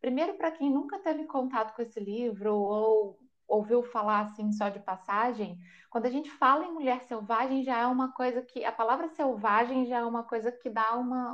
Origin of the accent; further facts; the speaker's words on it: Brazil; now in Portugal; eu sou brasileira, mas eu vivo aqui em Portugal já há quase 4 anos.